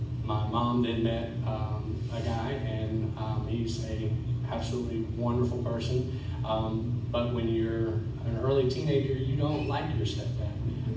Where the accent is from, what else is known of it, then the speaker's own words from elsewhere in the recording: Florida, United States; also born or lived in St. Petersburg, Florida; And I grew up in Wakulla County, and we have someone here from my hometown